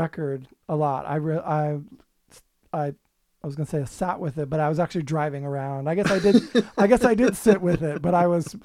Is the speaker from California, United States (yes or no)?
yes; California, United States; I don't know if I told you but I grew up in the Bay Area.